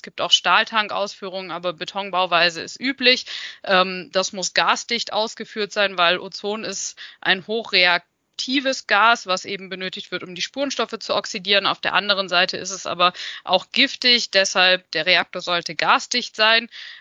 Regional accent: Baden-Württemberg, Germany; werden mich die Wege ans Kompetenzzentrum Spurenstoffe Baden-Württemberg tragen, also in meine alte Heimat zurück

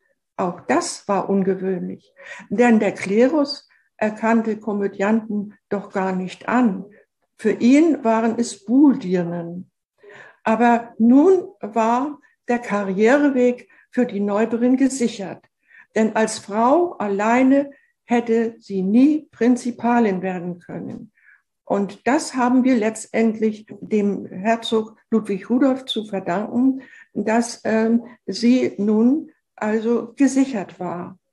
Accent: Mecklenburg-Vorpommern, Germany; now in Blankenburg, Germany; Ich komme ursprünglich aus Mecklenburg in den Harz und Blankenburg wurde meine Wahlheimat.

